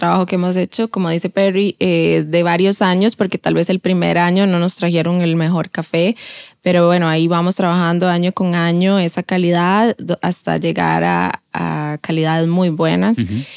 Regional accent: Tarrazú, San José, Costa Rica; Yo por mi lado ya tenía muchos conocidos porque soy de ahí, de Tarazú, y la actividad principal es café

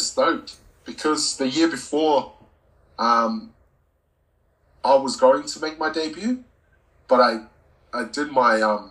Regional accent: Wellington, New Zealand; growing up in New Zealand, it's all, especially in Wellington, it's rugby union based.

